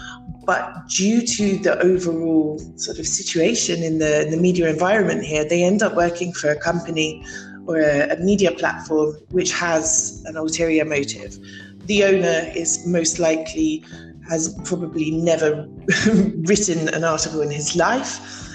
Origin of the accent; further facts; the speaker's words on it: United Kingdom; now in Albania; I'm British